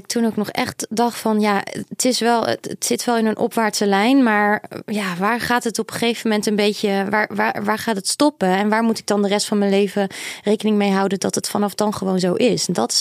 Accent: Deventer, Overijssel, Netherlands; Nou, ik ben geboren in Deventer, maar ik woonde in een dorpje naast Deventer.

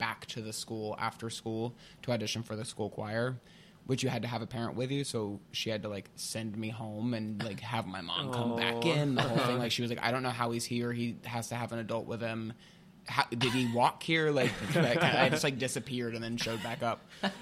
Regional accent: Pigeon Forge, Tennessee, United States; And then the little town that's next to it, that's actually where Dollywood is within the city limits of, is where my hometown was.

